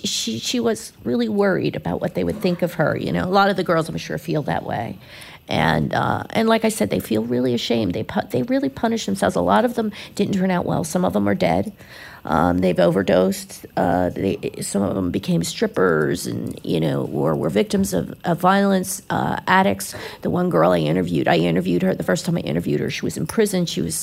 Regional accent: Philadelphia, Pennsylvania, United States; Like I said, I grew up in Philly, and, you know, you just pay attention to where you're going and what you're doing.

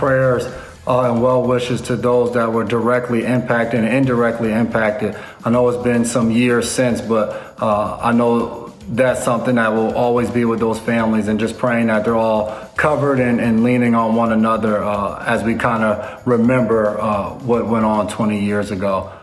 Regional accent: New York, United States; also born or lived in New Jersey; just growing up in New York area, New York, New Jersey area

